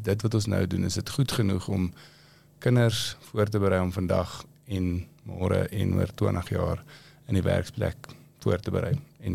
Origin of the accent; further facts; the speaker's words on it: Pretoria, Gauteng, South Africa; born there; also born or lived in Potchefstroom; ek was in Pretoria gebore en in 'n Afrikaanse laerskool, hoërskool en in Potchefstroom. Sekerlik einde my vierde jaar eerste keer reg begin Engels praat.